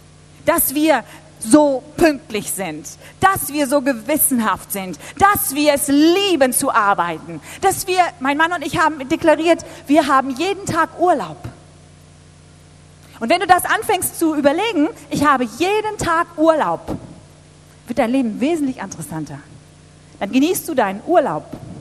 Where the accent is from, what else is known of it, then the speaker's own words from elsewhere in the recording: Hamburg, Germany; ich bin Hamburger, ne, auch seit Generationen